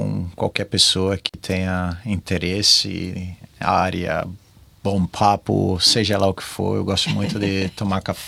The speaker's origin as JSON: {"language": "Portuguese", "region": "Northeast Region", "country": "Brazil", "accent": "nordestino", "said": "Você pode ver, meu sotaque, eu sou nordestino com muito orgulho"}